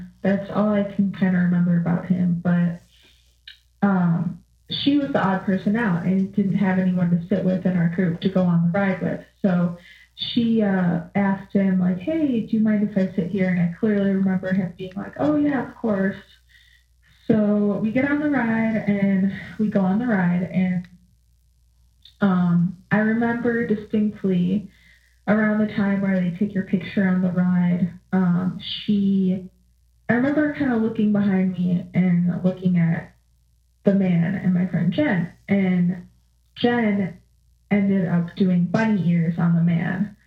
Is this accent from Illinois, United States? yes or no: yes; Cary, Illinois, United States; I'm from Cary, Illinois.